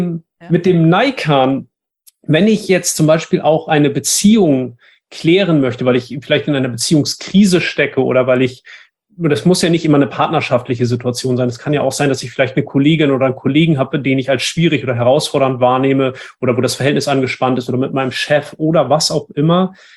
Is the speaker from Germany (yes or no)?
yes; Northern Germany, Germany; Ich bin im Norden Deutschlands aufgewachsen, nicht katholisch, sondern protestantisch.